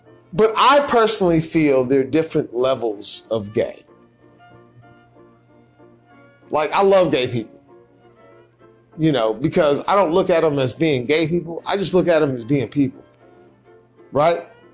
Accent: Georgia, United States; since I'm from Georgia, I love Dwight Howard

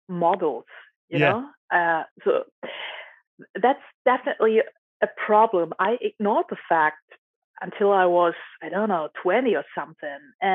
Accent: Germany; English is a second language; I'm also here from Germany

